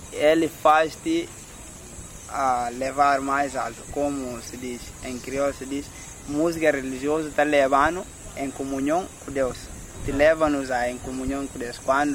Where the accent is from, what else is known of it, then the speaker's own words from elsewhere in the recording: Bissau, Guinea-Bissau; Eu sou da Guiné.